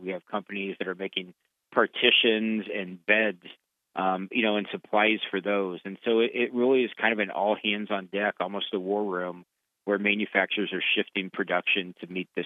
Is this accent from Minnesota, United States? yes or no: no; Decatur, Illinois, United States; the Caterpillar 797F large mining truck, actually made in my hometown of Decatur.